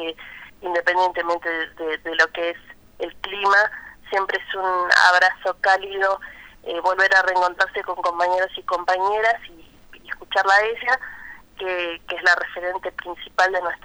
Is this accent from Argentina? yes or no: yes; Argentina; no solamente como argentinos